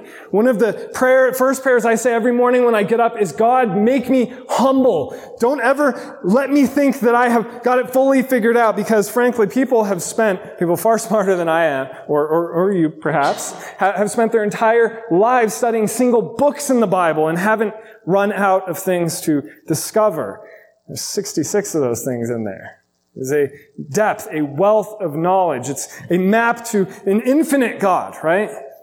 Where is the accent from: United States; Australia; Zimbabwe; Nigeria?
United States; Arizona; By the way, I had lizards at my house growing up. We grew up in Arizona.